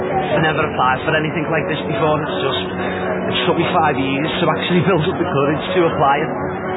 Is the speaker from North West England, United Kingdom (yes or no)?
yes; Liverpool, North West England, United Kingdom; I'm 34, and I'm from Liverpool, and I'm a customer service advisor.